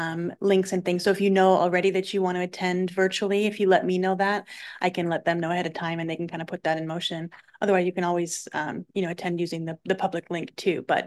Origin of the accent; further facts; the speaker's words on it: Washington, United States; from North Kitsap.